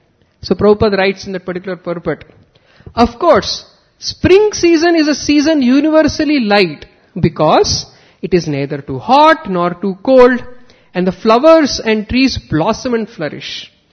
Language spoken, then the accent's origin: English; Maharashtra, India; I come from Govardhaniko village. Some of you might be knowing it as Vada Farm.